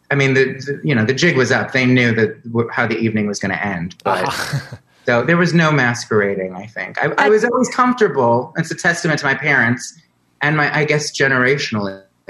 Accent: Florida, United States; also born or lived in New York; I lived in South Florida. I was born in New York, lived in South Florida, and then I moved back here as soon as the hell I could.

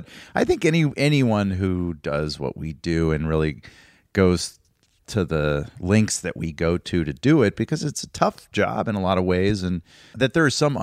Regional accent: Atlanta, Georgia, United States; I grew up in the exact opposite corner of the country in Atlanta, Georgia.

